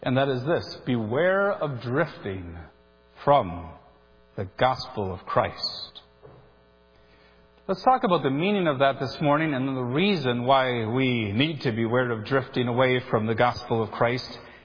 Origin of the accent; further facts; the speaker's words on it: Edgerton, Minnesota, United States; Every time when I drive back to my hometown of Edgerton, Minnesota, I have to drive on the bridge that's over the great Mississippi River.